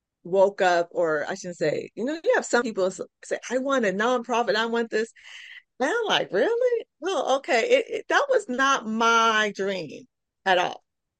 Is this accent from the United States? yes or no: yes; California, United States; now in Tulsa, United States; I don't have no shade to Tulsans, but I'm from California. I'm a city girl.